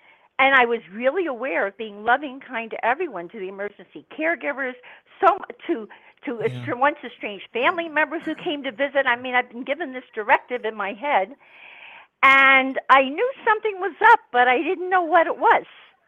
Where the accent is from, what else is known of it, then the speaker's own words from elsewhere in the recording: New Jersey, United States; I'm calling, you can tell from my accent, I'm a New Jersey girl.